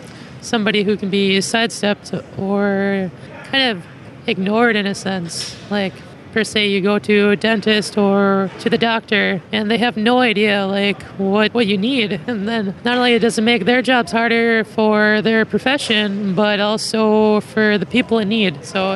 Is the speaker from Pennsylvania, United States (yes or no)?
no; Brooklyn Center, Minnesota, United States; I'm from Brooklyn Center.